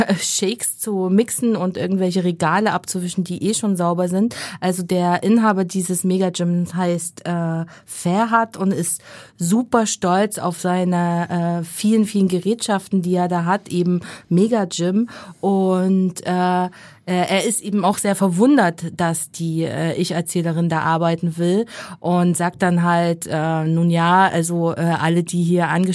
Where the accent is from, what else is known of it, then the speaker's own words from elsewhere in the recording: East Germany, Germany; Ich komme ja aus der DDR und ich hatte davon noch nie gehört, diesen Vorgängen.